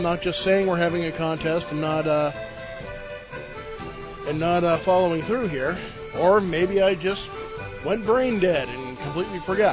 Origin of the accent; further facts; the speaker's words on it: East Coast, United States; Well, I'm from the East Coast, so I know how small the area is.